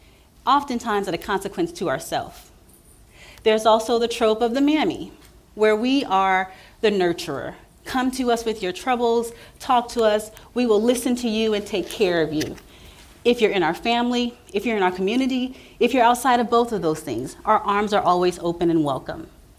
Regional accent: Midwest, United States; So I was raised in the Midwest by a family that pretty much migrated from the South. And so I was raised in a very firm Southern Christian Baptist faith, very traditional.

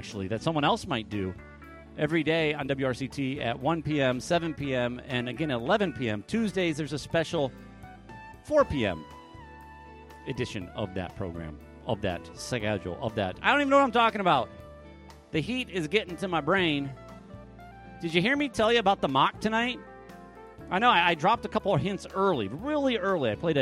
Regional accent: Midwest, United States; And I grew up in the Midwest where the saying was, your corn needs to be knee-high by the 4th of July.

